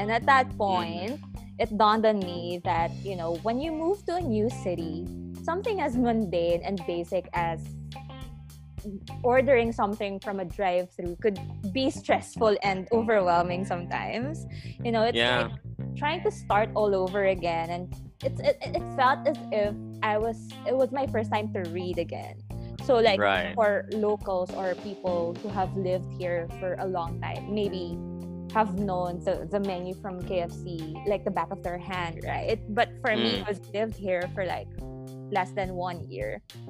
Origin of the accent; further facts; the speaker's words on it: Philippines; Yes, and there's a lot of things that are so much different from where we come from the Philippines, for example.